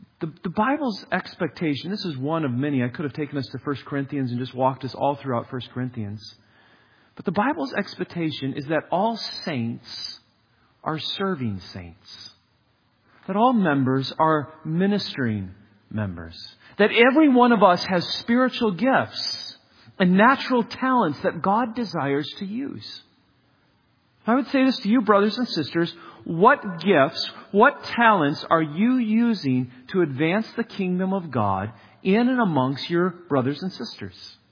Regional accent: Wisconsin, United States; What I mean by rugged faithfulness was this: as I grew up in Wisconsin, he'd arrive early and he'd have his snow boots on over his dress shoes.

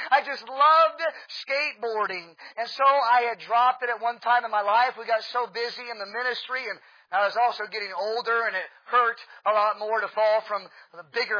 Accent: Peoria, Illinois, United States; Peoria, if you know Peoria, Illinois, which is my hometown, that's where Caterpillar headquarters

